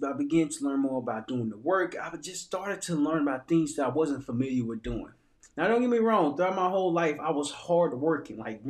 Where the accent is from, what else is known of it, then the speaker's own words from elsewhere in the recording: Little Rock, Arkansas, United States; And I start sharing, like, I'm from Little Rock, Arkansas.